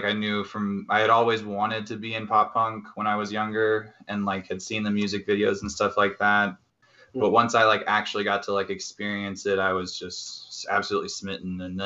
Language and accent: English; Kentucky, United States; I didn't have a lot of concerts that I got to go to when I was younger, because I am from Kentucky.